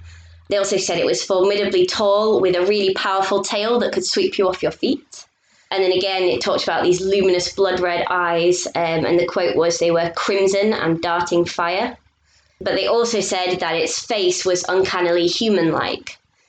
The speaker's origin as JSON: {"language": "English", "town": "Beverley", "region": "Yorkshire and the Humber", "country": "United Kingdom", "said": "And I'm actually from Beverley, which is a small town near Hull."}